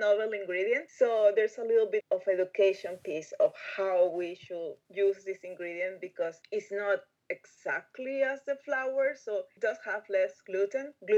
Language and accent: English; Ecuador; English is a second language; like Jessica and I, we're both from Ecuador.